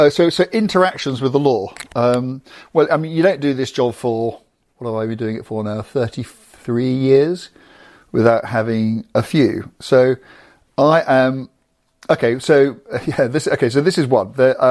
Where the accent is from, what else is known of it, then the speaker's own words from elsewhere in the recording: England, United Kingdom; I'm an Englishman driving a car in Belgium that's registered in Germany